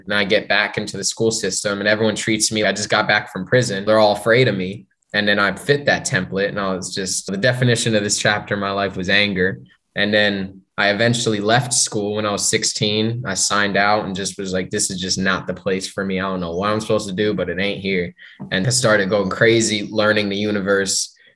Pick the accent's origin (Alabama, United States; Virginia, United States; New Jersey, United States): New Jersey, United States; Plainfield; born there; But I was born in New Jersey, Plainfield, New Jersey.